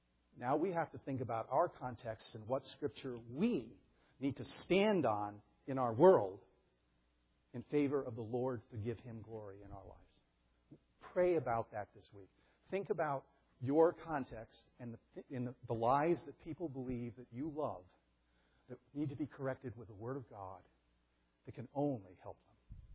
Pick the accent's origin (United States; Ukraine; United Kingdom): United Kingdom; Scotland; I'm Scottish, I can say that.